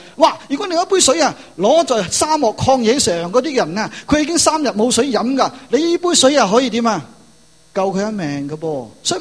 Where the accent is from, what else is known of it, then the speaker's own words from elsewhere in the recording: China; 好，我哋中国人呢